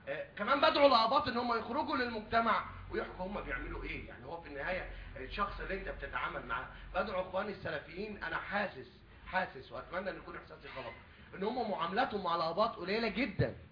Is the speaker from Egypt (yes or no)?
yes; Egypt; ده تكوين شخصيتي، ده تكويني انا كمصري